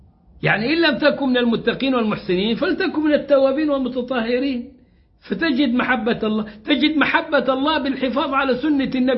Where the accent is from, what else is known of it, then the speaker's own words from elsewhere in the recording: Egypt; واحد عندنا في مصر اسمه حسن شحاتة